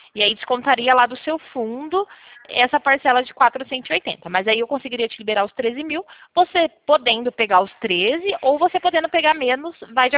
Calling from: Pirassununga, São Paulo, Brazil; Hoje eu falo de Pirassununga.

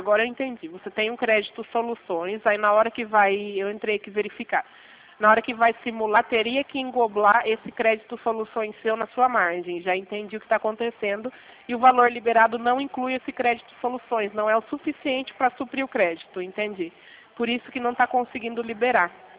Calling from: Piracicaba, São Paulo, Brazil; Eu falo aqui de Piracicaba.

